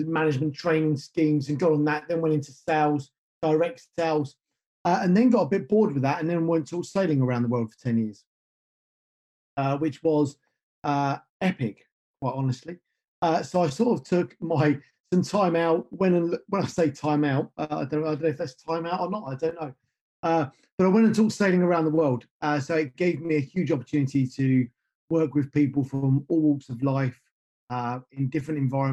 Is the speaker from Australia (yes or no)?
no; England, United Kingdom; So I'm based in the UK. I live in the UK. I've lived in the UK most of my life. I grew up just north of London, which most people will probably be aware of.